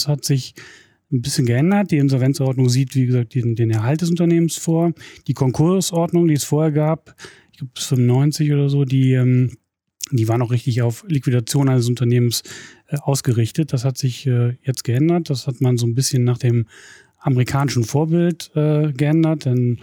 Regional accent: Wuppertal, North Rhine-Westphalia, Germany; Ich bin in Wuppertal zur Schule gegangen und bin beruflich erst nach Solingen gekommen.

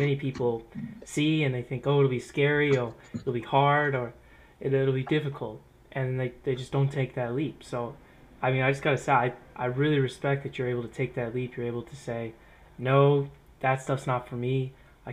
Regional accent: United States; I'm from America, so definitely like very different like past and experiences

